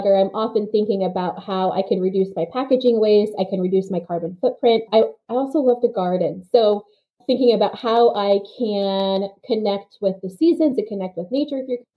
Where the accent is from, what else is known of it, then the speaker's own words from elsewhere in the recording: Scotland, United Kingdom; born there; I was born in Scotland and people are surprised by that. But I'm a military brat. I've moved a lot. And my answer to where I'm from has always been a little complicated.